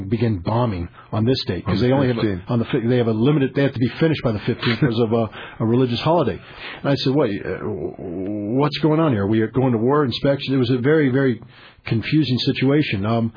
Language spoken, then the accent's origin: English; United States; first and foremost, I'm an American